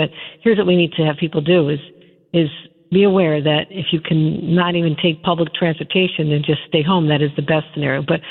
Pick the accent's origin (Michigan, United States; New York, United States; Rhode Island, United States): New York, United States; Buffalo; and I'm from Buffalo. I've had to manage storms like this for decades.